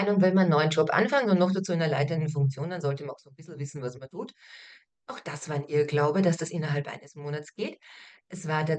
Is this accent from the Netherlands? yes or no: no; Austria; now in Germany; Wenn du als Österreicherin dastehst und dir anhören kannst von deinen Kunden, wieso brauchen wir eine Österreicherin, die eine deutsche Apotheke leitet?